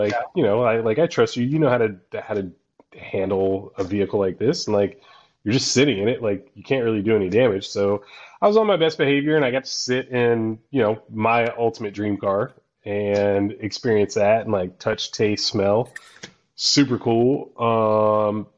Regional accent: Atlanta, Georgia, United States; They're, you know, based in my hometown of Atlanta, so I'll always support Delta over any other mark.

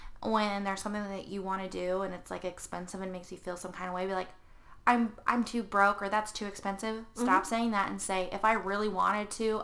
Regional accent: Wyoming, United States; Like, I don't have to be like, well, I was from Wyoming and I'm tough and I'm a cowgirl.

